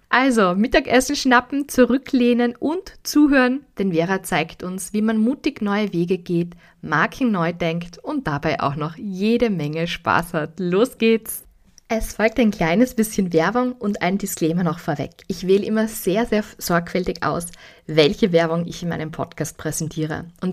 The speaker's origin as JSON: {"language": "German", "town": "Graz", "region": "Styria", "country": "Austria", "tie": "born or raised there", "said": "Natürlich habe ich mir auch das Kulinarikbuch für Graz geholt. Schließlich ist das ja meine Heimatstadt."}